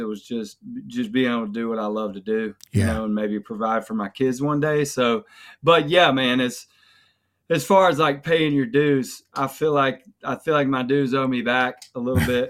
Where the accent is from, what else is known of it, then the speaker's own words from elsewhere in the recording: Mobile, Alabama, United States; now in Nashville, United States; But yeah, grew up in Mobile in a little area called Spring Hill.